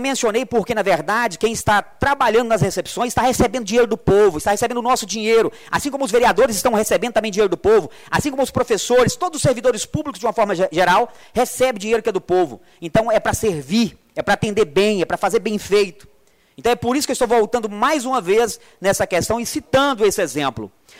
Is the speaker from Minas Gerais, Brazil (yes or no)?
yes; Unaí, Minas Gerais, Brazil; Eu sou de Unaí, mas não conheço o Unaí. Conheço muito pouco, né?